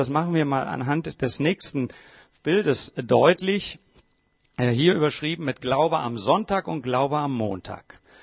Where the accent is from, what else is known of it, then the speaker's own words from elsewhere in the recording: Bad Zwesten, Hesse, Germany; Das ist mein Geburtshaus, wo ich aufgewachsen bin, in Bad Swesten. Und dort in der Leomühle bin ich geboren worden